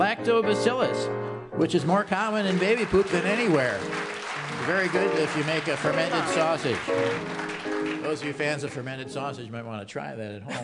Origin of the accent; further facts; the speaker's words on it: Milwaukee, Wisconsin, United States; I'm from Milwaukee, and I'm pretty sure.